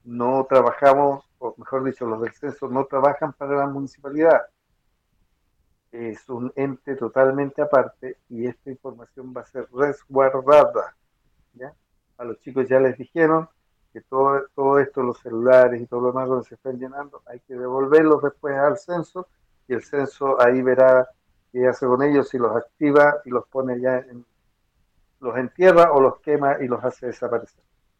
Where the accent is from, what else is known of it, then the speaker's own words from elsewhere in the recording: Chile; porque ahí nosotros como chilenos mantenemos la calma